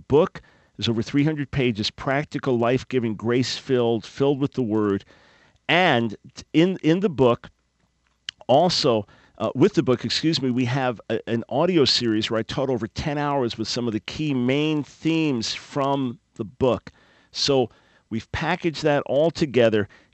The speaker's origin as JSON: {"language": "English", "town": "Long Island", "region": "New York", "country": "United States", "tie": "born or raised there", "said": "Grew up on Long Island."}